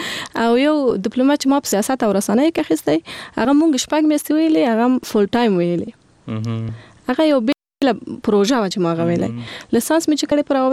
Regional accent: Kabul, Afghanistan; also born or lived in Logar; زه د لوګر ولایت یم د لوګر ولایت یم او کابل کې پیدا شوی یم کابل کې لوی شوی یم

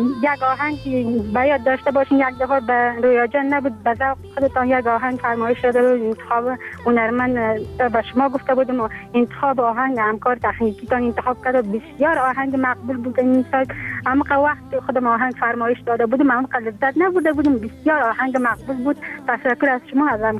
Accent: Afghanistan; چون همگی ما افغان هستیم

